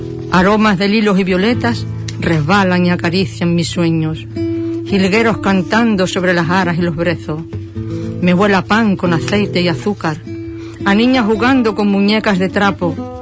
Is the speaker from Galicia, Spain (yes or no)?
no; La Nava, Extremadura, Spain; Mi pueblo se llama La Nava, pero no la de aquí de Huelva, ¿eh?